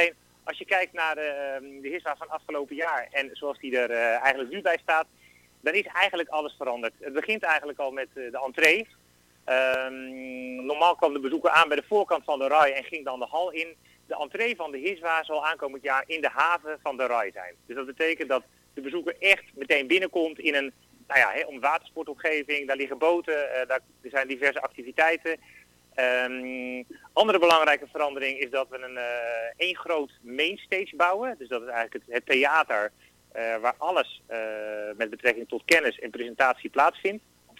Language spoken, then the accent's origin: Dutch; Netherlands; En op een of andere mooie manier hebben wij als Nederlanders altijd een passie om dan op het water te zijn.